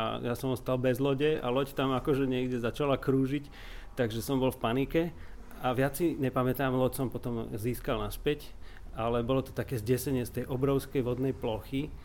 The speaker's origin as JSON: {"language": "Slovak", "town": "Bratislava", "region": "Bratislava Region", "country": "Slovakia", "lives_now": "Stupava, Slovakia", "said": "ale už nie som Bratislavčan, čiže v Stupave tých fontán veľa nemáme"}